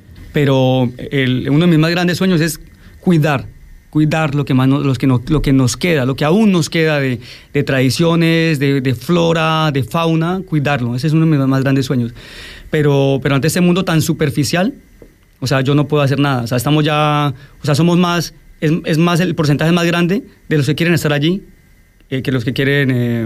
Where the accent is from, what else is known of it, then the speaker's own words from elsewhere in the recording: Puerto Leguízamo, Putumayo, Colombia; En mi pueblo, en Puerto Leguízamo, por ejemplo, también en Iquitos, en Manaos